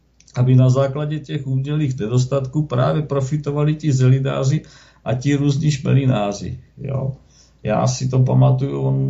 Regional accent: South Moravian Region, Czechia; Co se týká třeba já, že bydlím a pocházím kousek od Brna

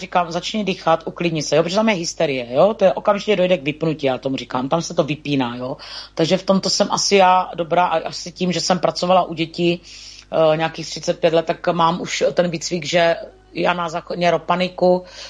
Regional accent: Přibice, South Moravian Region, Czechia; Ale já si znovu vybavím svoje dětství tady v Přibicích u řeky

